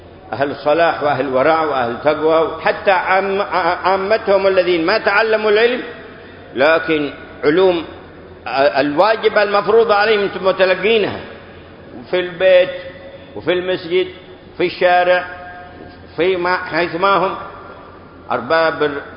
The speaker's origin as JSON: {"language": "Arabic", "region": "Hadhramaut", "country": "Yemen", "said": "حتى ما تكاد قبيلة عندنا في حضرموت إلا وفي تاريخها"}